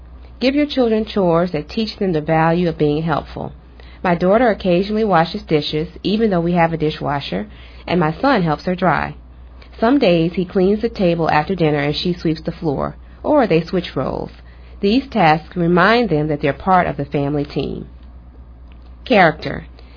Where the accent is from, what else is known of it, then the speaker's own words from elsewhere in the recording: Pine Bluff, Arkansas, United States; I am originally from Pine Bluff, Arkansas, if any of your listeners are familiar with that small town. It's about half an hour south of Little Rock, which is the capital. Grew up there